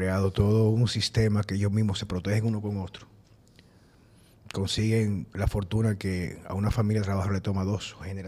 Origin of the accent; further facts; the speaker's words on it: Dominican Republic; en mi país, República Dominicana